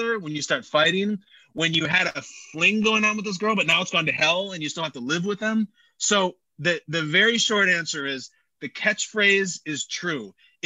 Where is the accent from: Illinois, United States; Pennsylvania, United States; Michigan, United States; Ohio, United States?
Illinois, United States; Chicago; It just by purely coincidence, it was in my hometown of Chicago, just it having nothing to do with casting.